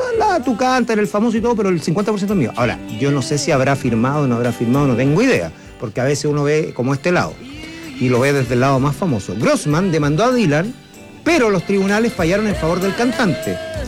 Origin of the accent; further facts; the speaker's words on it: Chile; así somos los chilenos